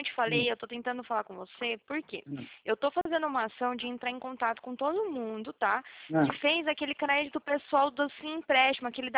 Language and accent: Portuguese; Atibaia, São Paulo, Brazil; eu sou daqui de Atibaia. Não sei se você já ouviu falar. É interior de São Paulo.